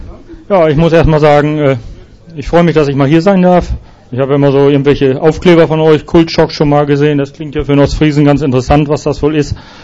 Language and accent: German; Lower Saxony, Germany; Ich habe gesagt, ich komme aus Ostfriesland, da haben wir viele Kühe.